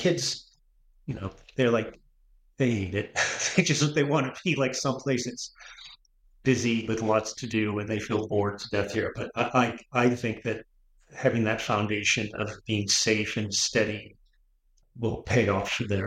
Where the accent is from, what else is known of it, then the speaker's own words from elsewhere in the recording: Lynn, Massachusetts, United States; Like, well, I grew up in Lynn, so you would never leave a bike for 5 minutes.